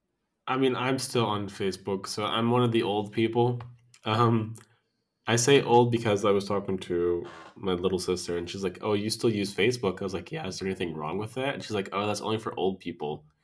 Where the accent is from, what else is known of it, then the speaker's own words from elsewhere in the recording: United States; moved away; Not from my hometown in the U.S., but from the town I live in here.